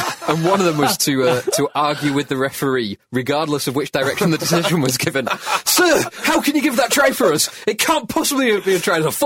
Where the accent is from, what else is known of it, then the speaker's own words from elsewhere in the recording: England, United Kingdom; It's infuriating as an Englishman.